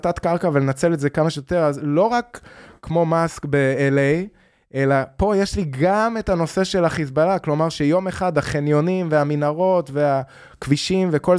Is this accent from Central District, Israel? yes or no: no; Tel Aviv, Tel Aviv District, Israel; אני גדלתי פה בתל אביב